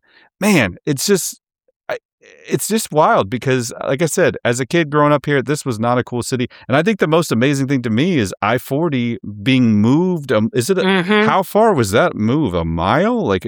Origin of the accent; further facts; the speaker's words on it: Bartlesville, Oklahoma, United States; I grew up north of Tulsa, I grew up in Bartlesville